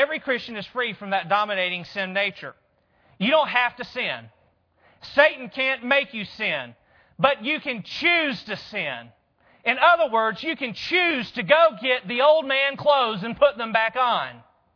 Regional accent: Athens, Georgia, United States; Born and raised in Athens, Georgia. You ever heard the saying, bleed red and black? That's me.

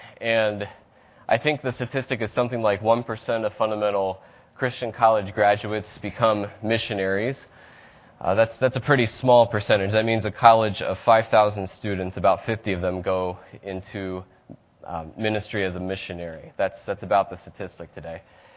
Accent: Pennsylvania, United States; this was true in the church that I grew up in Pennsylvania

